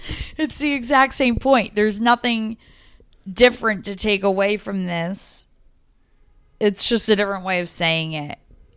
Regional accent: Connecticut, United States; I grew up in Connecticut and I'm very familiar with Westchester, but here I was in New Jersey.

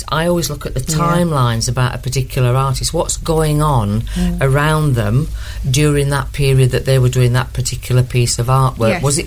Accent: Yorkshire and the Humber, United Kingdom; accent: Yorkshire; And I said, hang on a minute, right, in my good Yorkshire accent, you know.

